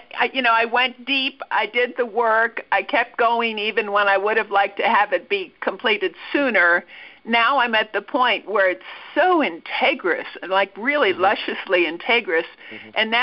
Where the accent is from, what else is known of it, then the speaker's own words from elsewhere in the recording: Los Angeles, California, United States; I'm mostly from Los Angeles.